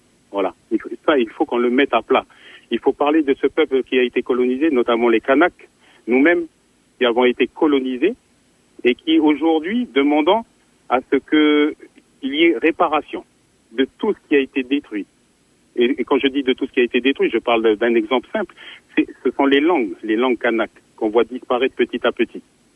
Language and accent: French; New Caledonia; moi, je sais que je suis d'ici, de Nouvelle-Calédonie, et que j'ai envie de construire mon pays